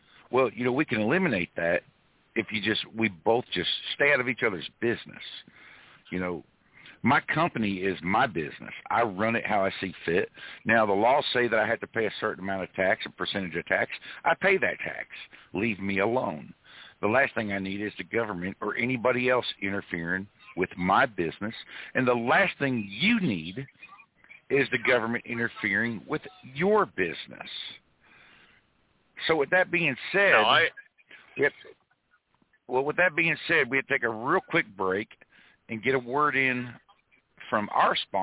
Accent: United States; Because you know, I'm an American. I'm a less government kind of an American.

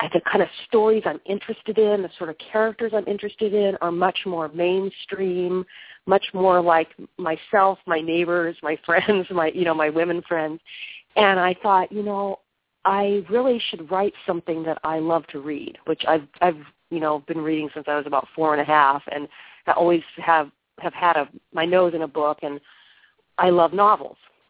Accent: Oregon, United States; I moved back up to the Northwest. I'm from Oregon, and I was very homesick when I lived in Los Angeles

